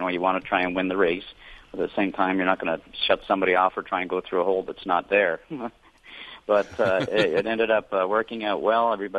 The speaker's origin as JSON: {"language": "English", "country": "Canada", "said": "that is the one as a Canadian that you'd want to win."}